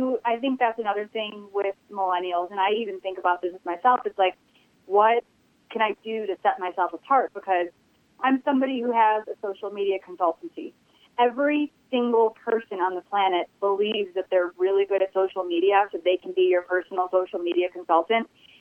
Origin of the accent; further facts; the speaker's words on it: Chicago, Illinois, United States; now in New York City, United States; I live in New York City, and I am a Midwesterner at heart. I grew up in Chicago.